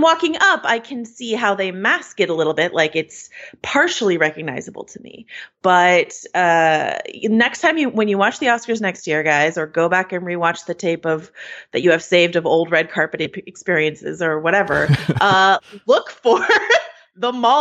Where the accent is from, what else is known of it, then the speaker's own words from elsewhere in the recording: California, United States; I'm from the Bay Area. I know Palo Alto.